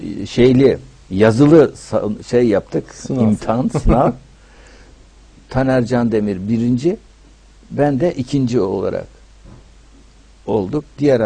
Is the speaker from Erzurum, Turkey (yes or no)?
no; Istanbul, Turkey; also born or lived in Silivri; Efendim ben 1941 yılında Silivri'nin Bekirli köyünde doğdum. Babam 1952 yılında bizi İstanbul'a götürdü. Yani göç ettik mi diyelim ona.